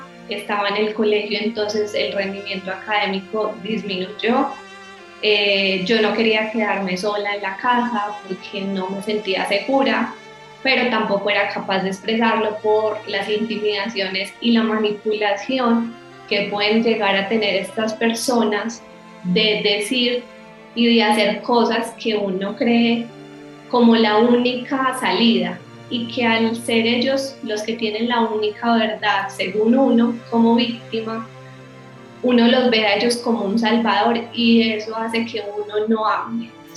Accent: Medellín, Antioquia, Colombia; soy de Medellín, Colombia. Toda mi vida he estado pues acá en Medellín, tengo 30 años.

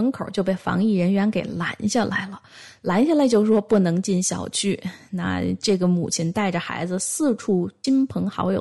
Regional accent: China; born there; 我出生在中国简直就是恶意投胎呀、我这就是蓄谋回家，恶意返乡

